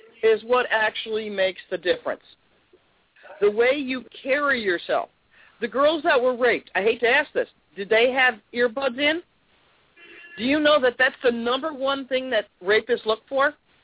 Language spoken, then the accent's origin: English; New York, United States; you can tell I'm from New York.